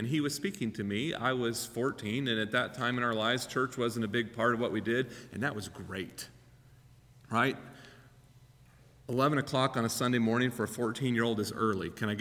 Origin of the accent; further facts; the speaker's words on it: Texas, United States; Of course, I grew up in Texas, right?